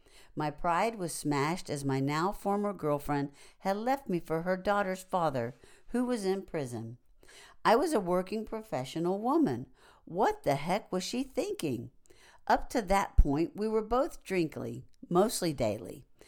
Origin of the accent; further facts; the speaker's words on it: Midwest, United States; I grew up in the Midwest, gay and closeted until I left high school. I started drinking at 14 with the winos down by the river.